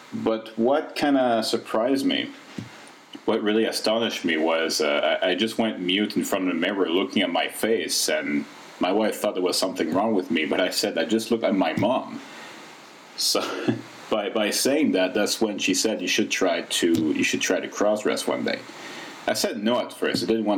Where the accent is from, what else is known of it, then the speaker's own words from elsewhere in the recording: Canada; first language French; English is a second language; So being Canadian, I learned French and English. My first language is French, second is English. When I was a kid, I learned some German, I learned some Arabic, but then I forgot all of that.